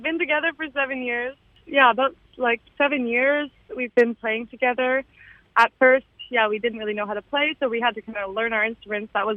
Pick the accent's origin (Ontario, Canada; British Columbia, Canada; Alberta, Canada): Ontario, Canada; Toronto; So we're all from Toronto. We grew up in the Beaches area. We went to high school together